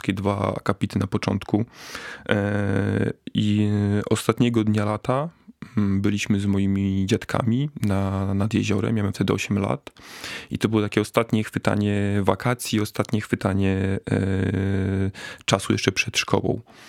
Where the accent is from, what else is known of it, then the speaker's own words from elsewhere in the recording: Białystok, Podlaskie Voivodeship, Poland; now in Warsaw, Poland; bo ja już wtedy mieszkałem od kilku lat w Warszawie, wrócić do rodzinnego Białegostoku